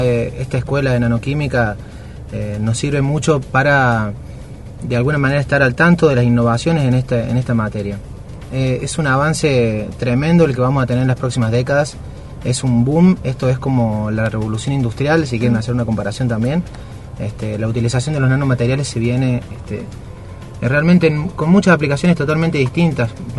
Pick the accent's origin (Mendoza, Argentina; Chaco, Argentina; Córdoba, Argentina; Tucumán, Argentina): Córdoba, Argentina; Río Cuarto; soy de Río Cuarto.